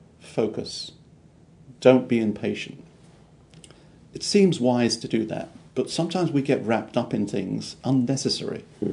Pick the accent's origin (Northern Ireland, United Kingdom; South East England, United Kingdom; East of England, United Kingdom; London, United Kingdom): London, United Kingdom; No, I'm a Londoner, born and bred in London, lived all my life, and was educated there as well.